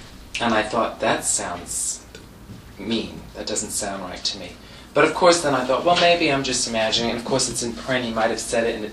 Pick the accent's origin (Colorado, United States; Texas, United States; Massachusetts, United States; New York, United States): New York, United States; Bronx; Like I said, when I was growing up in the Bronx, I would have never imagined that I would be doing what I'm doing.